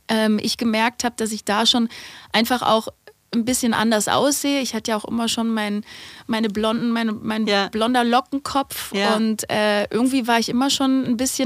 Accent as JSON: {"language": "German", "town": "Furtwangen", "region": "Baden-Württemberg", "country": "Germany", "said": "Aber ich komme natürlich aus Furtwangen und da schwätzt man natürlich anders, gell?"}